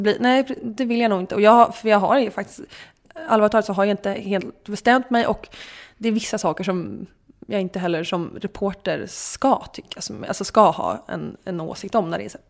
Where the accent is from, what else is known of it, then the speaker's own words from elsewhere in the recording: Segeltorp, Stockholm County, Sweden; idag bor på Östermalm och jag innan det bodde för sig på Kungsholmen ett tag och sen bodde jag på Lidingö innan. Men jag är uppvuxen i Segeltorp som tillhör Huddinge.